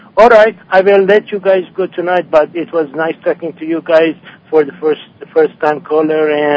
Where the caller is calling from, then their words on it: Oregon, United States; from Oregon.